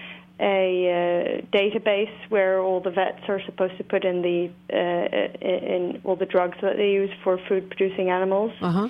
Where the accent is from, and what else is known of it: Norway; English is a second language